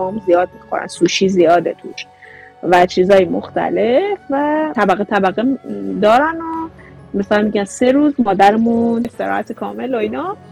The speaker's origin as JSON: {"language": "Persian", "country": "Iran", "lives_now": "Japan", "said": "ما ایرانیم دیگه."}